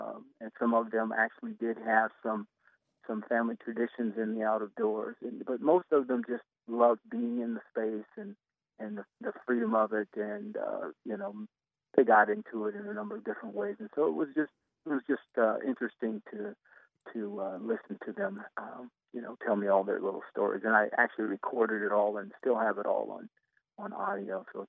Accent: Columbus, Ohio, United States; Well, you know, Hoover Dam up there, I'm not sure, off Sunbury Road, I believe, mm-hmm. if I recall correctly. That was my place. That's where I connected with nature as a kid.

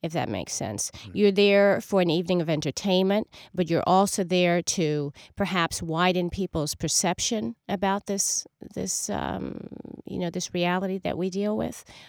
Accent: New York, United States; It was always something very close to my heart growing up in New York.

